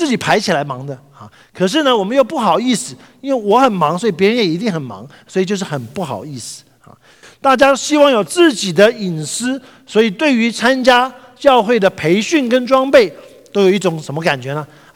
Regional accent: Taipei, Taiwan; now in North America; 我是从台北来的，台北是一个 很方便的地方

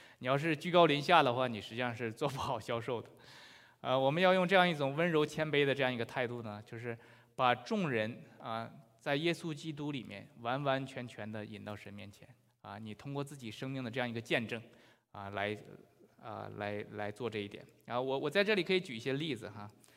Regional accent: China; moved away; 我和我太太都是从大陆过来的

